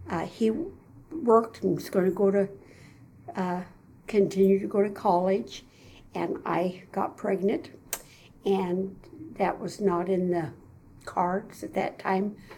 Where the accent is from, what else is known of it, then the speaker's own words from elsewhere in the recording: Beloit, Kansas, United States; born there; I was born in Beloit, Kansas, July 16th, 1941. And it was hot.